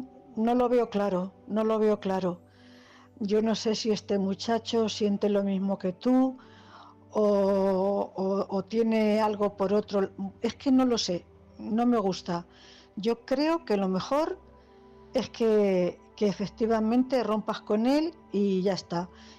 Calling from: Cuenca, Castilla-La Mancha, Spain; corresponsal de Cuenca.

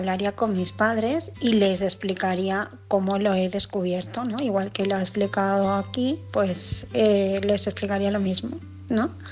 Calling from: Barcelona, Catalonia, Spain; de Barcelona

